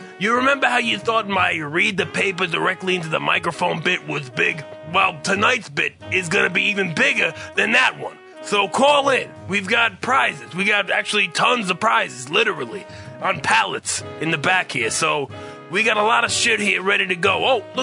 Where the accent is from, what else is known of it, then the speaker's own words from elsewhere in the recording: Brooklyn, New York, United States; I'm from Brooklyn.